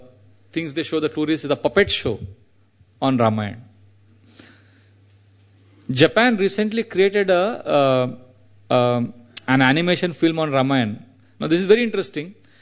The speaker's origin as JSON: {"language": "English", "country": "India", "tie": "born or raised there", "said": "as we grew up in India, I remember reading so many different stories"}